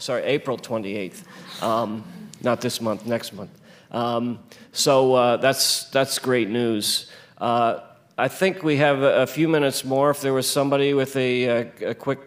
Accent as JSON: {"language": "English", "region": "Pacific Northwest", "country": "United States", "said": "And I'm from the Northwest, and she settled there in this enclave of Norwegian, essentially fishermen."}